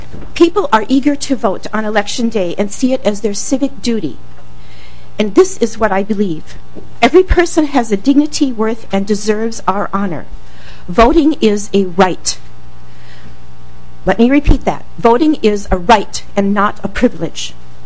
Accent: Minneapolis, Minnesota, United States; I am from Northeast Minneapolis.

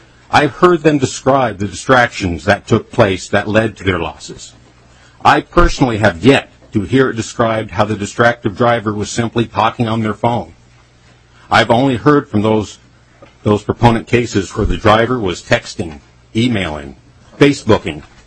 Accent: Big Lake, Minnesota, United States; I'm from Big Lake, Minnesota, and I work as an engineering consultant in the nuclear industry

